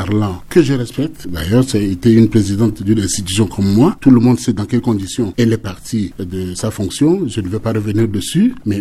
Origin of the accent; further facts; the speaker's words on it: Central African Republic; Le reste, je suis centrafricain comme tous les autres centrafricains.